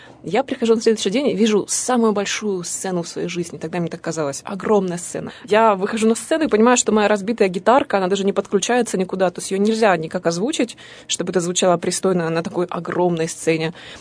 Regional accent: Zaporizhzhia, Zaporizhzhia Oblast, Ukraine; born there; Я родилась в Запорожье, в Украине.

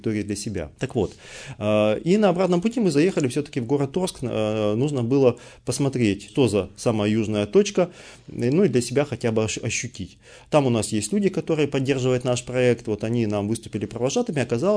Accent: Urals, Russia; Я камни люблю, как и многие уральцы.

